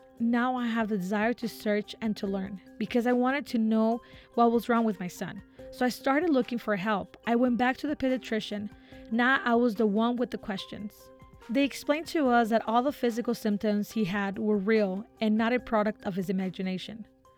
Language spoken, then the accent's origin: English; Mexico; I grew up in Mexico. In Mexico, those of us who are of a humble origin